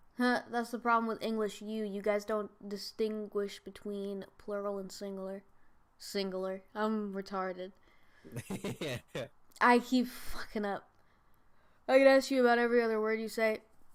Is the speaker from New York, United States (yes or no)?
yes; New York, United States; Well, I'm technically not Californian. I'm a New Yorker.